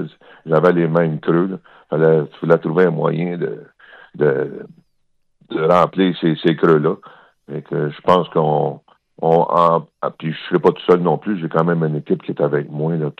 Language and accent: French; Saint-Michel-des-Saints, Quebec, Canada; Je suis natif de Saint-Michel-des-Saints, vous savez, puis j'ai vu les autres années, j'ai 60 ans